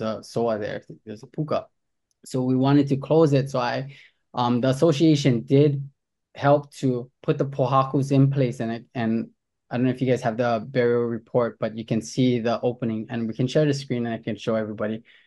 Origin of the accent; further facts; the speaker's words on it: Puna, Hawaii, United States; I'm from Puna. And my ohana is … from Molokai and then also Kalapana and Puna District.